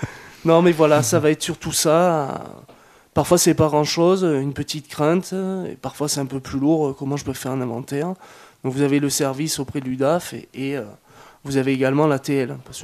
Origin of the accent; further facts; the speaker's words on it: Montpellier, Occitanie, France; Moi, je viens de Montpellier, en plus, à la base.